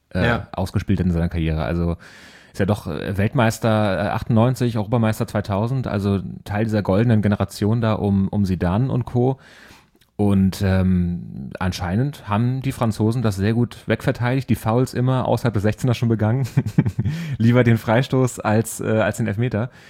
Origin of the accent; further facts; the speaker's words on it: Berlin, Germany; Und das hätte man in vorigen Saisons als Berliner auf jeden Fall unterschrieben.